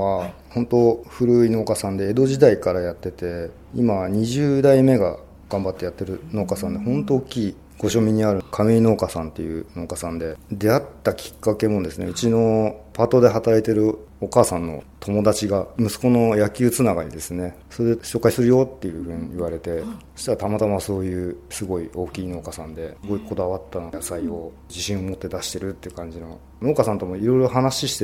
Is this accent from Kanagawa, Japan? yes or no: yes; Fujisawa, Kanagawa, Japan; やっぱり地元の藤沢がいいなっていう、